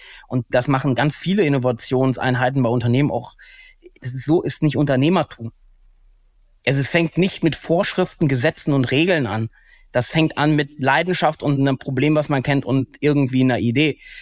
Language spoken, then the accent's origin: German; North Rhine-Westphalia, Germany; ich bin Ostwestfale